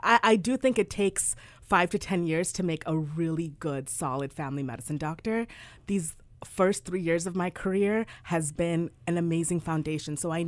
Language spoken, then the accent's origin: English; Chicago, Illinois, United States; I grew up in Chicago, so my family still lives out in Chicago.